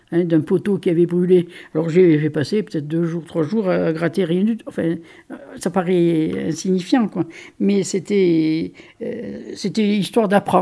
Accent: Margeride, France; born there; je suis le maire de la commune de Margeride et je suis née à Margeride il y a maintenant bientôt 75 ans.

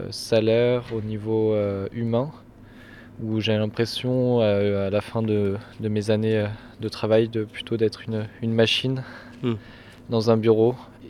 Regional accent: Amiens, Hauts-de-France, France; Moi, je suis originaire d'Amiens, donc j'ai fait toutes mes études jusqu'au lycée.

